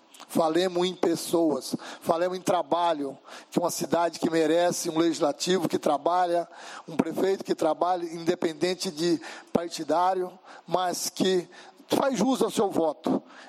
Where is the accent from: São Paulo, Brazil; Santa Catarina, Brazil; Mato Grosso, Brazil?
Mato Grosso, Brazil; Juara; moved away; eu vim de Juara há 17 anos, mas amo essa cidade de um tanto que eu vou morrer aqui, nessa cidade